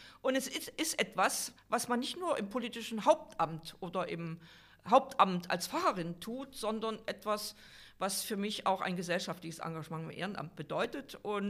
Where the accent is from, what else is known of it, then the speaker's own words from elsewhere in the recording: Weimar, Thuringia, Germany; born there; ganz besonders meiner Geburtsstadt Weimar umzugehen.